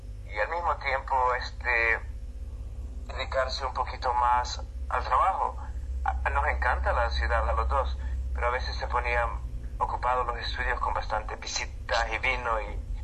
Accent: El Salvador; now in Robertson, Australia; Yo crecí en El Salvador más que nada, entonces es bien similar realmente a los dos países.

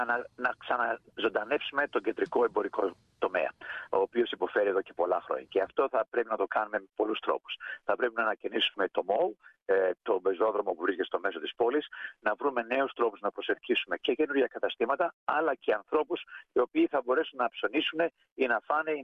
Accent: Athens, Attica, Greece; moved away as an adult; now in Australia; Οι γονείς μου κατάγονται από την Ήπειρο και εγώ μεγάλωσα στην Αθήνα, συγκεκριμένα στο προάστιο της Πετρούπολης.

